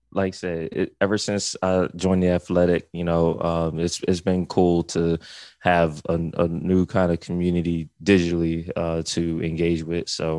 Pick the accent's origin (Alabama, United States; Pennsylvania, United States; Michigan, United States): Pennsylvania, United States; Philadelphia; I'm from Philly.